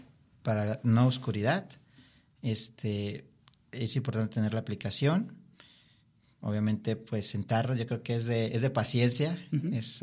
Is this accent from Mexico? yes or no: yes; Durango, Mexico; O sea, yo no me imaginaba que naciera aquí en Durango, ¿no?